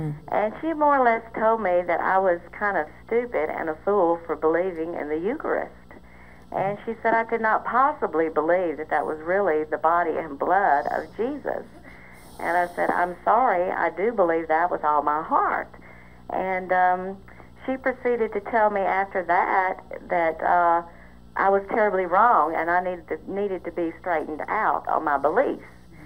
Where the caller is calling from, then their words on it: Birmingham, Alabama, United States; I'm calling locally. I'm here from Birmingham.